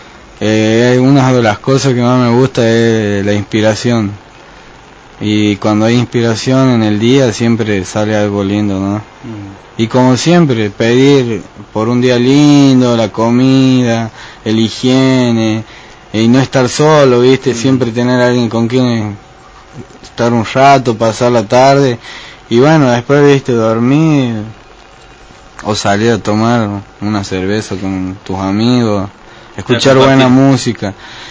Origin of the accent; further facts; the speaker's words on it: San Fernando del Valle de Catamarca, Catamarca, Argentina; soy de acá de Catamarca de San Fernando, de los barrios y del centro